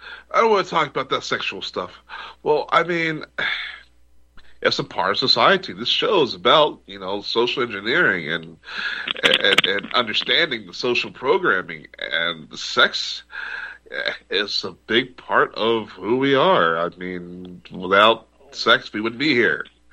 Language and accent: English; United States; You know, I'm an American. I don't want to hate against, you know, my people